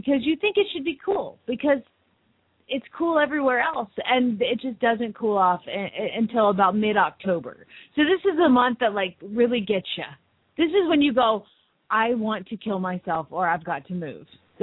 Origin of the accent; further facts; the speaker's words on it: Phoenix, Arizona, United States; from Phoenix, Arizona